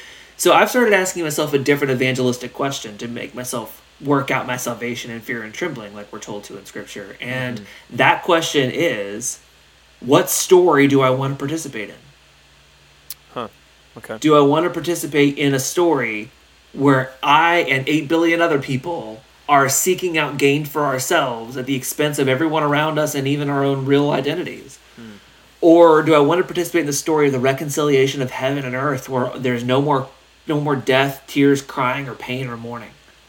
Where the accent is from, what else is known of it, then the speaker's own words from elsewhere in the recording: Tennessee, United States; It's my Southern background. I'm from Tennessee. Y'all's. We use the y'all.